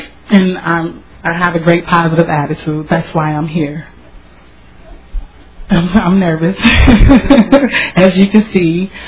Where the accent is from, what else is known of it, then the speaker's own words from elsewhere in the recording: Chicago, Illinois, United States; I have a big family. I'm originally from Chicago.